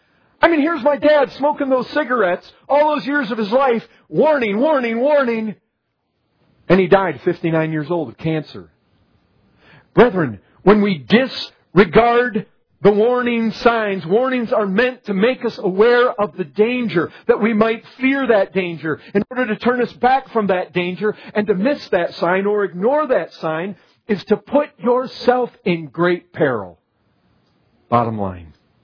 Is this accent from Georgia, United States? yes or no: no; Michigan, United States; I remember close to by where I grew up in Michigan, there was a sign that warned of a sharp curve ahead.